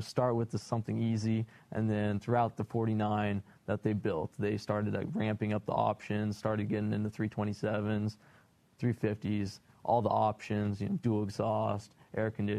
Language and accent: English; Kansas, United States; Yeah, I mean, dad was taking me out on country roads. I'm from Kansas, so.